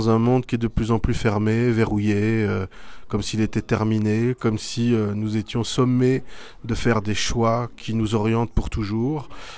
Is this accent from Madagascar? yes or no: no; Belgium; also born or lived in France; j'étais adopté. Donc à la base j'avais un géniteur turc et une mère belge et puis j'étais adopté par des parents belges et puis j'ai grandi en Belgique et puis en France.